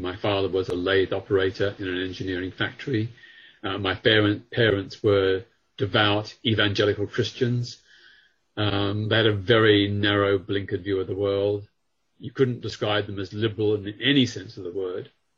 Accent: Australia; I grew up in Australia

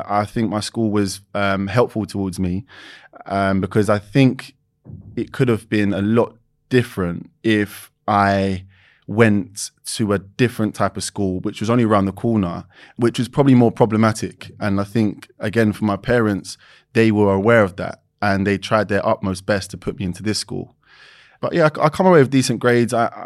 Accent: London, United Kingdom; East London, born and raised.

